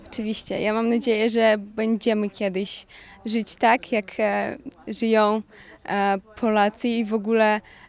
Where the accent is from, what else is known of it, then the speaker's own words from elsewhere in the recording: Belarus; now in Warsaw, Poland; Pochodzę z Białorusi. 3 lata mieszkam w Warszawie.